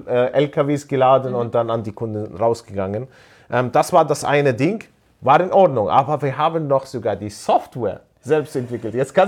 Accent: Palestine; now in Germany; denn mein Problem war, als Palästinenser durfte ich ja keine Gewerbe anmelden.

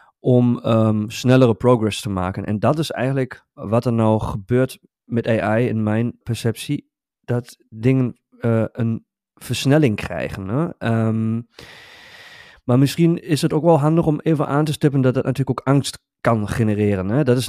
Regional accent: Paderborn, North Rhine-Westphalia, Germany; in mijn thuisstad, waar ik ben geboren, in Paderborn

